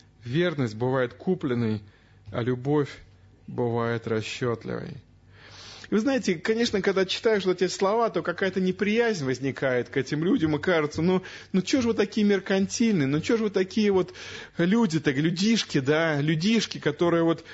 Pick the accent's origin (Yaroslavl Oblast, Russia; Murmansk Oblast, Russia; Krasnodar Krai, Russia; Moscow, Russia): Moscow, Russia; мы, как москвичи, наверное, должны особенно благодарить Бога за эти милости